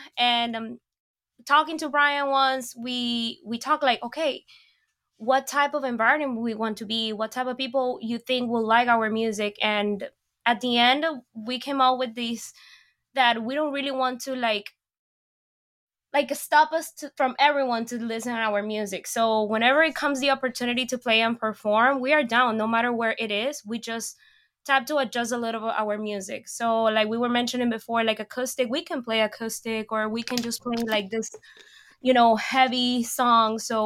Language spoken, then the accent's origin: English; Panama; Okay, so I'm originally from Panama.